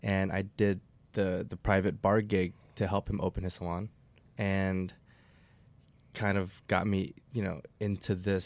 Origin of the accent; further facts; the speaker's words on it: Wheaton, Maryland, United States; I'm born and raised here, actually, in Wheaton, Maryland.